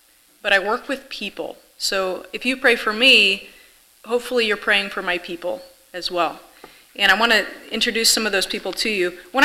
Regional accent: United States; now in Dominican Republic; even though I am American, I grew up here, and I come back and forth every once in a while

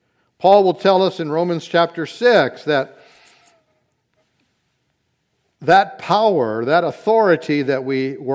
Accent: New Bern, North Carolina, United States; but I did some growing up in New Bern, North Carolina, which is the home to Pepsi.

